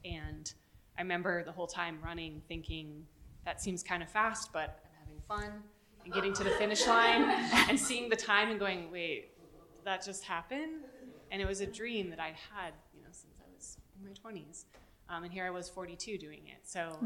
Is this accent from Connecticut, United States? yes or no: no; Colorado, United States; also born or lived in Wisconsin; I'm from Colorado and was able to have some universities pay attention to me a little bit.